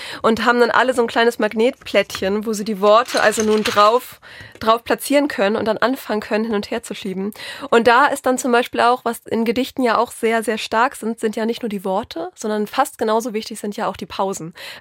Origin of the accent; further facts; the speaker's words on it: Northern Germany, Germany; ich komme aus dem Norden